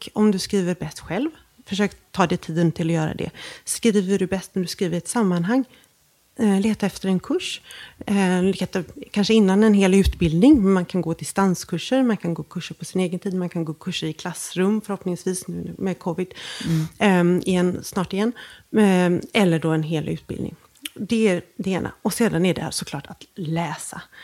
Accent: Gothenburg, Västra Götaland County, Sweden; Jag kommer ihåg när jag var liten och bodde i Göteborg.

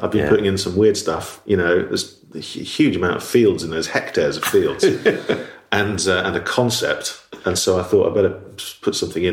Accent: Dundee, Scotland, United Kingdom; accent: Dundonian; Because I was born in Dundee, and I lived in Dundee until I was about seven, and I had a very strong Dundonian accent, which I then lost because I'm an only child.

